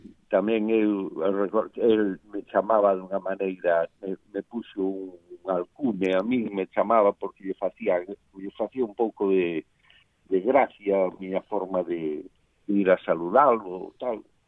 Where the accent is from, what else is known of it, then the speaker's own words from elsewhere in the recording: Ferrol, Galicia, Spain; Son de Ferrol.